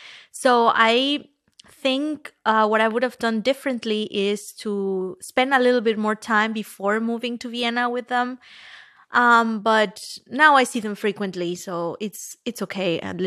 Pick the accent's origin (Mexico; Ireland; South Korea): Mexico; moved away as an adult; also born or lived in United States / France; Actually, I left Mexico around 10 years ago when I moved to the United States, where I did a year of my bachelor's. Then I moved to France